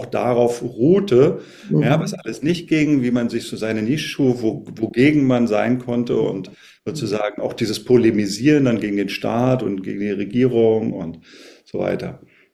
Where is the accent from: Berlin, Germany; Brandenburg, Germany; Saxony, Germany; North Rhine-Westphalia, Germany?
Berlin, Germany; Ich bin ja in Berlin aufgewachsen